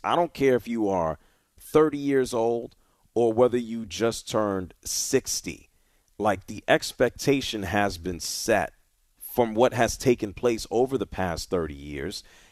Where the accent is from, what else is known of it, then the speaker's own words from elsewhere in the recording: The Bronx, New York, United States; By the way, I'm from the Bronx, New York. I'm a Yankee fan.